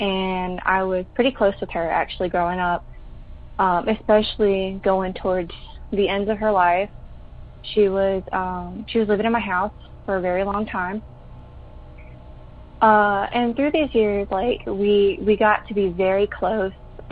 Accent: Alabama, United States; born or raised there

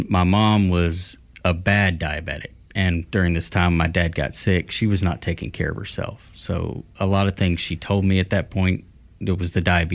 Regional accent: Trussville, Alabama, United States; I'm originally from Trussville, Alabama. My grandparents lived in Panama City, so I would spend a month every summer with them

